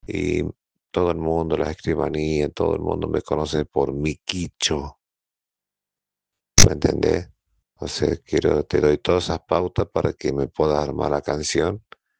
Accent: Chilecito, La Rioja, Argentina; Mira, yo soy de Chilecito, La Rioja, ¿sí? Bueno, Chilecito es la primera ciudad que tiene La Rioja capital.

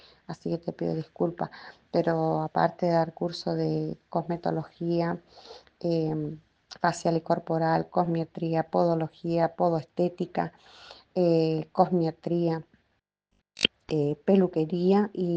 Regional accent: Chaco, Argentina; moved away; como soy del Chaco, tengo allá también una estética, pero ahora vine acá a vivir acá al sur.

